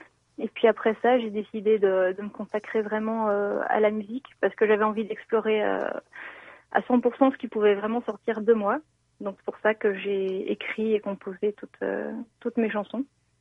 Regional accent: Belgium; now in France; moi, je suis belge, en fait, à la base. Maintenant, j'habite en France. Mais donc, j'ai un nom belge du côté flamand

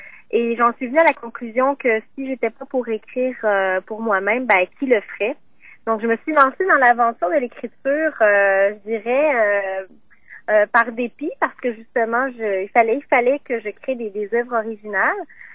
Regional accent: Montreal, Quebec, Canada; now in Ottawa, Canada; moi, j'ai grandi à Montréal. Je suis née à Québec, j'ai grandi à Montréal et là, ça fait à peu près 6 ans que je suis dans la région d'Ottawa.

